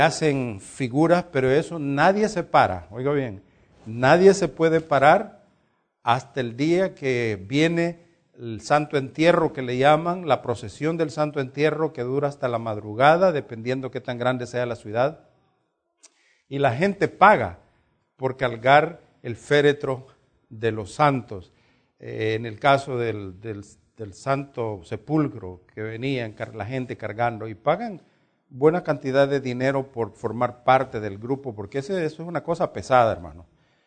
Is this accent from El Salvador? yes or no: yes; Santa Tecla, La Libertad, El Salvador; en el lugar donde yo me crié, en Santa Tecla, se hacen alfombras.